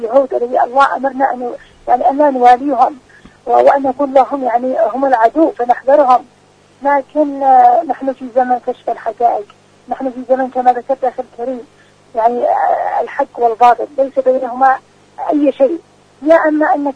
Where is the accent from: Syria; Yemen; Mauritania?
Yemen; هذا شيء كان مؤلم لنا نحن كشعب يمني حقيقة